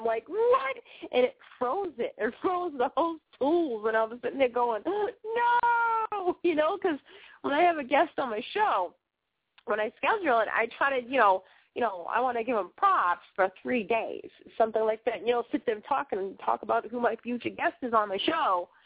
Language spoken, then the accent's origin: English; Boston, Massachusetts, United States; it's back from where I'm from Boston, so I'm going to play this song, and I'll be back.